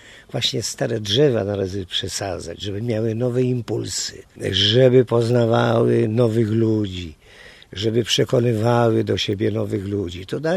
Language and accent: Polish; Kraków, Lesser Poland, Poland; moved away as an adult; now in Kielce, Poland; w ogóle przeniosłem się z Krakowa do Kielc w ogóle.